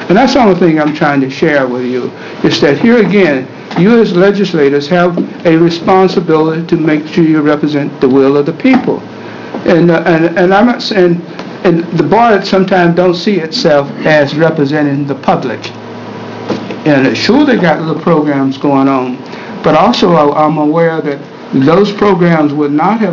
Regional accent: Corvallis, Oregon, United States; from Corvallis.

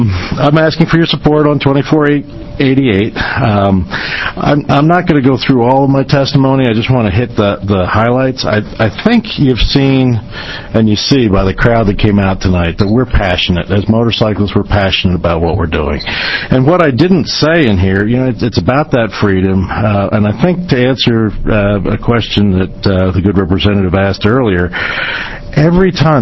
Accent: Junction City, Oregon, United States; I'm from Junction City, Oregon.

